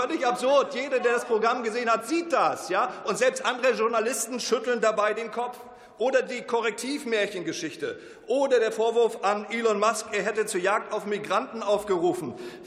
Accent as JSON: {"language": "German", "region": "Mecklenburg-Vorpommern", "country": "Germany", "tie": "born or raised there", "said": "in meiner Heimat in Mecklenburg-Vorpommern"}